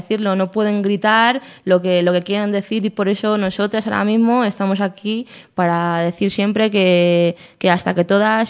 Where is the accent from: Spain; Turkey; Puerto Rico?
Spain; Leganés, Community of Madrid; somos de Leganés, estos de aquí en Raíces de Saúco.